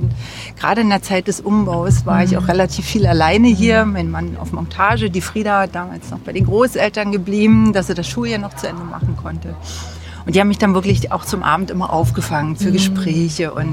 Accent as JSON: {"language": "German", "town": "Weißwasser", "region": "Saxony", "country": "Germany", "also_born_or_lived": "Bavaria", "moved": "as an adult", "lives_now": "Klitten, Germany", "said": "ich stamme aus Weißwasser, bin dann mit 20 Jahren auch weggegangen, 20 Jahre in Bayern gelebt."}